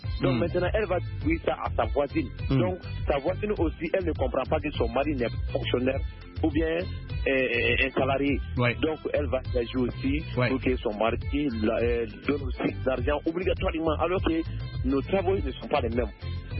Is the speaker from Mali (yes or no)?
yes; Mali; souvent chez nous en Afrique, précisément chez nous au Mali ici